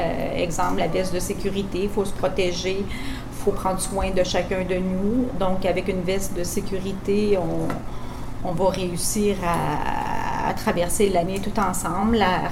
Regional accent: Quebec, Canada; Je suis de Québec. J'ai fait toutes mes études à Québec, puis je suis là depuis plus de 35 ans. Là. Et je suis native du bas du fleuve.

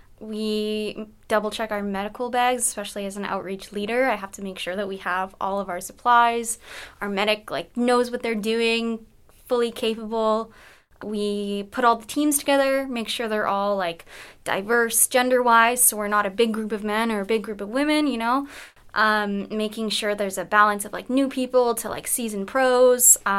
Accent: Vancouver, British Columbia, Canada; I'm from East Vancouver. I grew up in the Killarney area.

